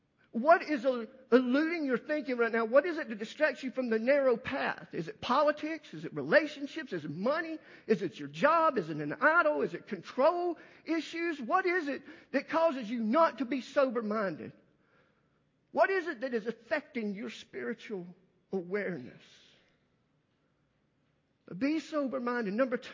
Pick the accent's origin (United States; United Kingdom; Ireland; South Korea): Ireland; I'm Irish. I have a temper quicker than anything